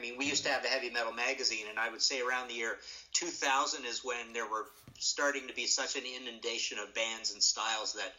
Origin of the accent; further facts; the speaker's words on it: Canada; I'm coming at it as a distant guy, as someone from Canada, right?